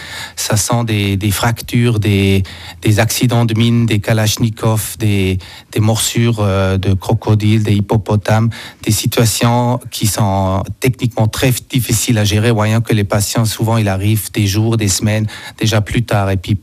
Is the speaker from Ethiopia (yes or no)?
yes; Ethiopia; de fournir une prothèse qui coûte, chez nous en Éthiopie, 150 francs.